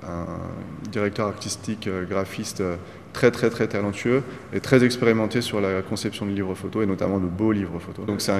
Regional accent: La Roche-sur-Yon, Pays de la Loire, France; J'ai grandi à La Roche-sur-Yon, mais mes parents ont tout le temps eu un pied-à-terre sur l'île, donc en fait, depuis que je suis né, je suis là très très très souvent.

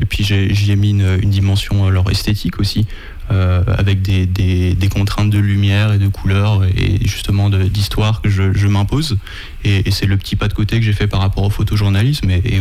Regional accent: Île-de-France, France; Alors, je viens de région parisienne. J'habite là-bas la majeure partie du temps, sauf quand je voyage justement pour la photographie.

